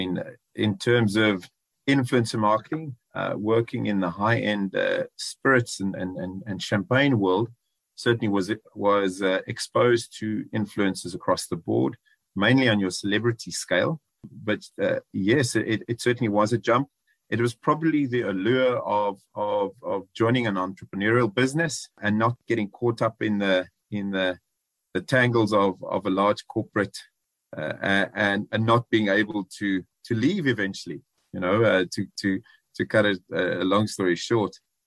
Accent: George, Western Cape, South Africa; I grew up in George, so a small town boy, then moved to varsity, and I decided to go and have a look at the big city lights.

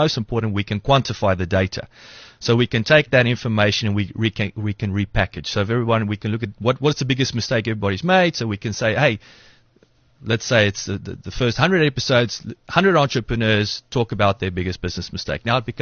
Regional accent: Welkom, Free State, South Africa; I grew up in Welkom, learned to fight there.

